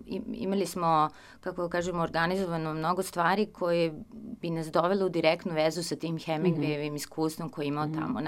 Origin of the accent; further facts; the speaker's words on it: Serbia; ne samo za mene koja dolazim daleko iz Srbije i Evrope